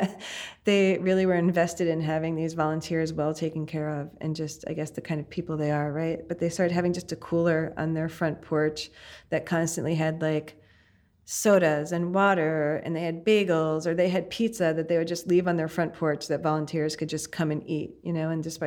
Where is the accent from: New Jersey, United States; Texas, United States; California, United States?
New Jersey, United States; I'm originally from New Jersey